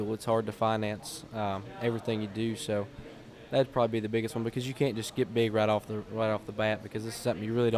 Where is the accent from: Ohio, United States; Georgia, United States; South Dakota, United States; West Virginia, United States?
Georgia, United States; I'm originally from Georgia